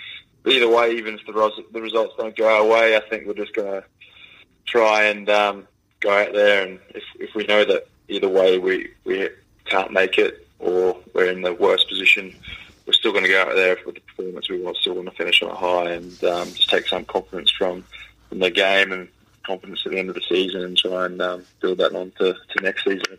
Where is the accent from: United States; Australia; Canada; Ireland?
Australia; growing up in Australia, it was a weird in a way